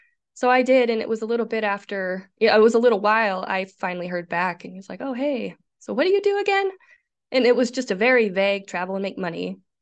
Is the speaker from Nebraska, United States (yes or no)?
yes; Nebraska, United States; I'm from the Midwest, good old state of Nebraska.